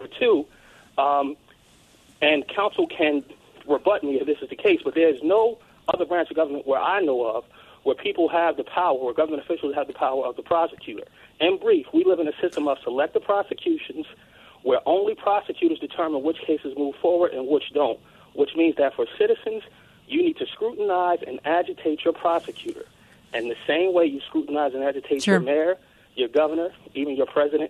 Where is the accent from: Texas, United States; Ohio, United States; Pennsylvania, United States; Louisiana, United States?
Pennsylvania, United States; Philadelphia; I'm from the Grace Ferry section of South Philadelphia and managed to make it through a law school.